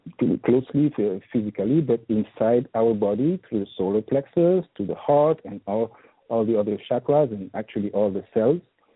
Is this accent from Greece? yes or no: no; Haiti; I come from Haiti, and I have been immersed and I practice the traditional Vodou spirituality of Haiti.